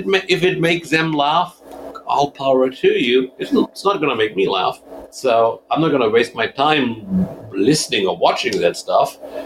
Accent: Germany; English is a second language; I mean, so I was born and raised in Germany.

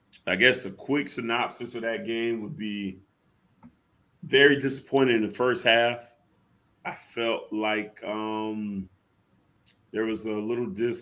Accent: Savannah, Georgia, United States; I live in Savannah currently. I am from Savannah.

